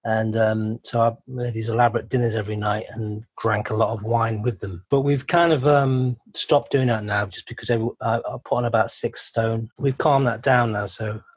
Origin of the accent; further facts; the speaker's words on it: Chester, North West England, United Kingdom; I'm from Chester, actually, which is just down the road from Liverpool.